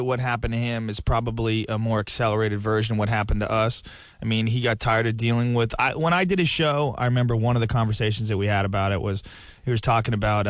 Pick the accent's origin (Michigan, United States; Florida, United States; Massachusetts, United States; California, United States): Massachusetts, United States; Boston; also born or lived in New Jersey; I was born in New Jersey, I grew up in Boston.